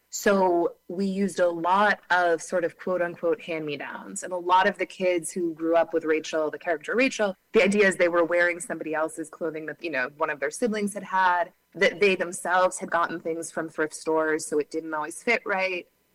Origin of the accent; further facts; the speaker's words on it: Boston, Massachusetts, United States; now in Paris, France; So I live in Paris now, but I grew up in Boston.